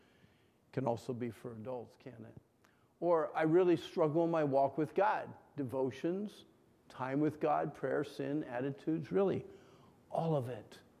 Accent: Pennsylvania, United States; I am from Pennsylvania, and I wear that badge, you know, with loyalty and honor

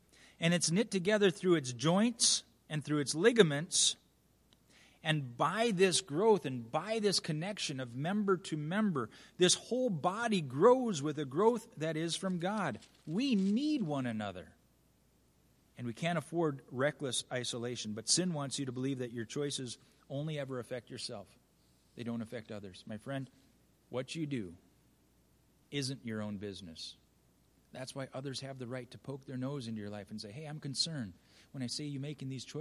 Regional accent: Minnesota, United States; I grew up in Minnesota. And the one people group that I did not enjoy at all was this group called Pennsylvanians.

